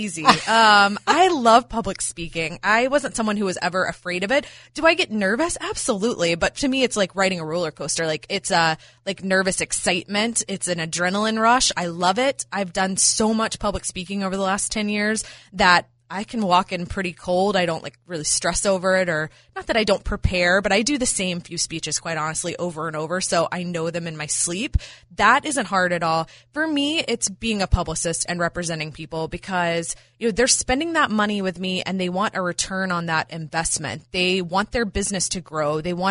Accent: Atlanta, Georgia, United States; I grew up in Atlanta, a Braves fan. Saw them go, you know, from worst to first.

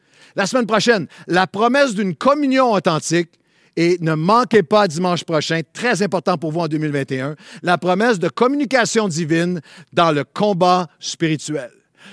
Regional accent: Quebec, Canada; À chaque fois que je parlais à quelqu'un et que je disais, un pasteur, un leader, que je viens du Québec

